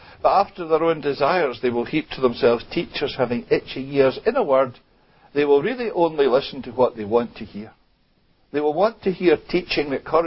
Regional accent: Glasgow, Scotland, United Kingdom; it was really quite a kind of Glasgow funeral, and I say that as a Glaswegian.

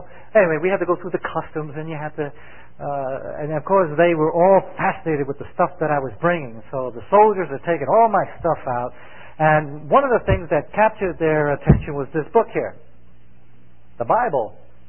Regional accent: New York City, New York, United States; I grew up in New York City, so I know nothing about farming

